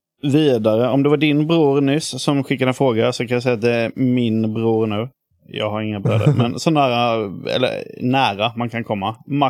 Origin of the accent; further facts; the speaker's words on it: Gothenburg, Västra Götaland County, Sweden; Men Göteborg. Det är ju folk som har svårt att placera min dialekt.